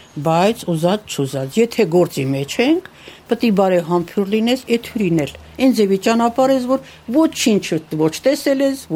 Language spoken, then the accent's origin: Armenian; Lusadzor, Tavush, Armenia; also born or lived in Dilijan; Ես Իջևանի շրջանից եմ, Լուսաձոր գյուղից